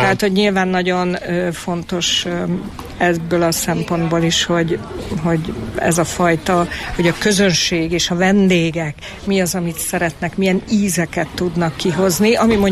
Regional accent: Szolnok, Jász-Nagykun-Szolnok, Hungary; Igen, hát én tiszaparti lány vagyok, Szolnokon születtem, nagy szerelmünk a Tiszató, 30 perce van Szolnoktól

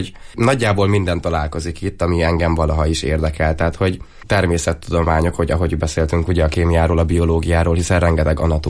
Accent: Borsod-Abaúj-Zemplén, Hungary; Én egyébként Borsodból származom, ott történtek ezek az események, aztán elköltöztünk Egerbe.

